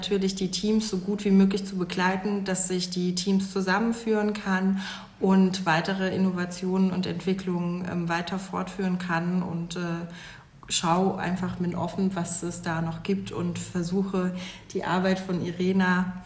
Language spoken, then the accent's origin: German; Hanau, Hesse, Germany; Ich komme ursprünglich aus Hessen, also ich bin keine Bayerin. Bin aufgewachsen in Hanau, habe dann studiert in Marburg, habe da sehr lange gewohnt und fühle mich auch immer noch sehr verbunden mit der Stadt Marburg.